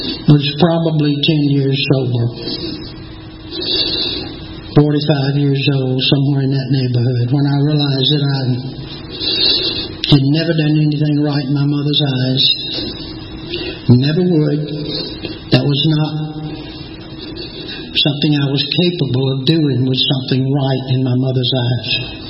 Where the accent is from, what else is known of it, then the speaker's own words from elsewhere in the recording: Atlanta, Georgia, United States; I was raised right here in Atlanta by... My father was a Marine. My mother was a drunk. My grandmother was a Episcopalian.